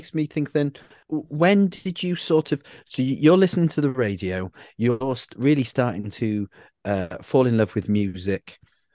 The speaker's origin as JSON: {"language": "English", "town": "Cardiff", "region": "Wales", "country": "United Kingdom", "tie": "born or raised there", "said": "I grew up in Cardiff in Wales."}